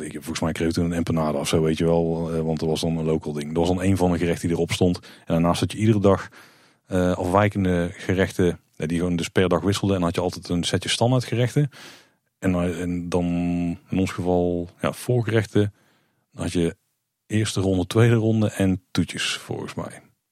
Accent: Netherlands; vooral als Hollander die gewoon nog kinderen heeft.

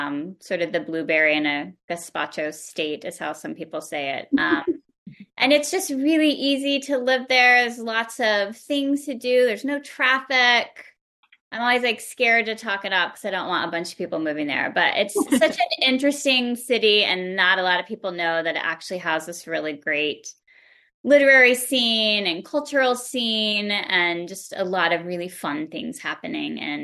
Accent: Texas, United States; moved away as an adult; now in Louisville, United States; Yeah, so I grew up in Texas and went to school there, college, all that. And then when I decided to get my PhD, I ended up moving to Louisville.

